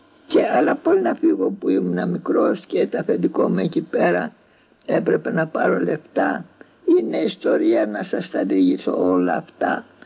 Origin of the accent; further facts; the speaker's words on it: Kalloni, North Aegean, Greece; Έφυγα μια φορά από την πατρίδα μου, από τη Μυτιλήνη, από την Καλονή και πήγα στο Άγιον Όρος.